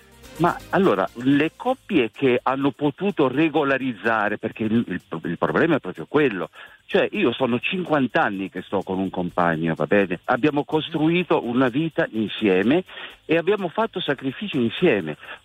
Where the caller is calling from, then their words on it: Turin, Piedmont, Italy; Sono da Torino.